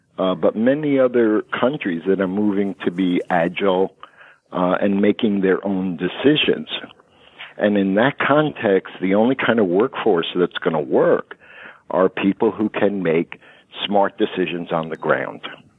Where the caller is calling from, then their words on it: Brooklyn, New York, United States; I'm calling from Brooklyn, New York.